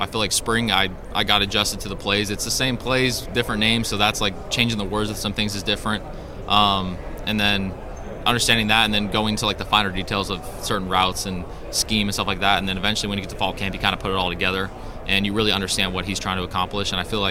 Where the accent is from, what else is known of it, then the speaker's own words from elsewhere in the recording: California, United States; I'm from California.